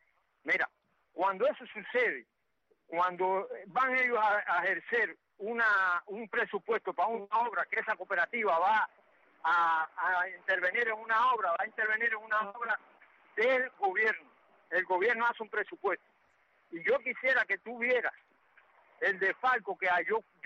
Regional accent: Cuba

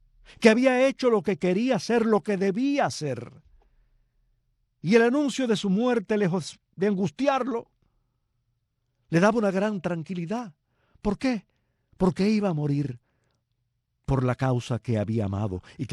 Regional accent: Havana, Cuba; somos tres de La Habana

